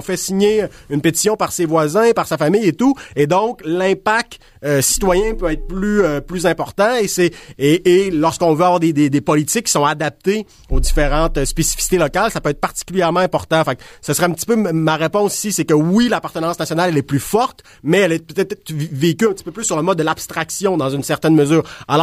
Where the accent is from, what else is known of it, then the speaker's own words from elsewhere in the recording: Quebec, Canada; c'est québécois, on est québécois, ça nous appartient